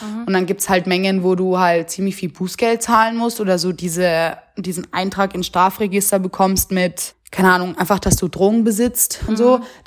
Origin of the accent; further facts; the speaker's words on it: Austria; lebe seit 4 Jahren und wahrscheinlich auch weiterhin in Österreich bleiben werde